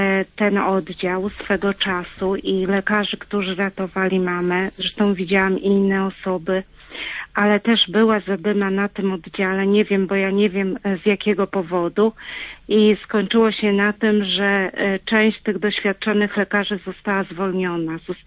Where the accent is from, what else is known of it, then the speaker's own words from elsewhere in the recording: Węgrów, Masovian Voivodeship, Poland; jestem z Węgrowa